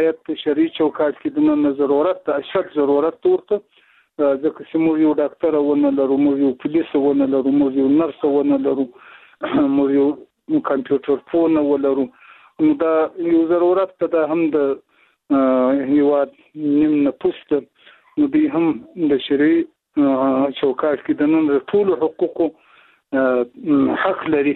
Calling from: Zabul, Afghanistan; هم د زابل ولایت د شاجیل ولسوالۍ سره په اړیکه کښې یم

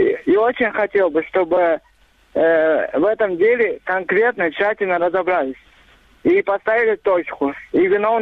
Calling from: Simferopol, Crimea, Ukraine; я звоню из Симферополя.

